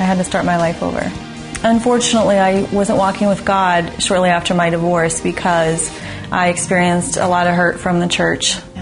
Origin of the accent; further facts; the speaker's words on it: Omaha, Nebraska, United States; I'm from Omaha, Nebraska. I was born and raised in Nebraska, and I went to Bible college up in Minneapolis for a year.